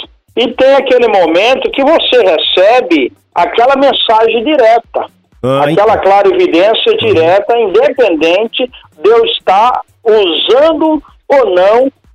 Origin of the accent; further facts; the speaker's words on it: Bahia, Brazil; now in Tramandaí, Brazil; Eu sou da Bahia, mas hoje eu resido no litoral gaúcho.